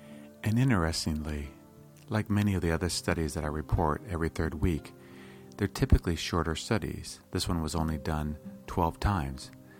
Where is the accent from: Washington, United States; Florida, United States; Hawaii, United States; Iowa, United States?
Iowa, United States; As a child growing up in Iowa, I spent a lot of my weekends, summers, and holidays with my grandmother.